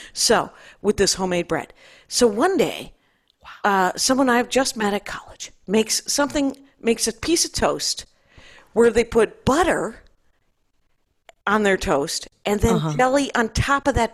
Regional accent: Wisconsin, United States; I am from Wisconsin.

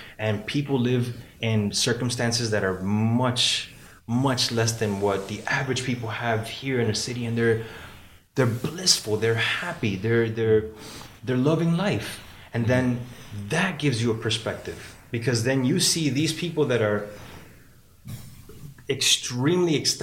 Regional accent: Miami, Florida, United States; also born or lived in Cali, Colombia; I was born in Colombia, Cali, Colombia. Okay. Shout out to Cali. But absolutely, I've been living in Miami since I was 3-4 years old.

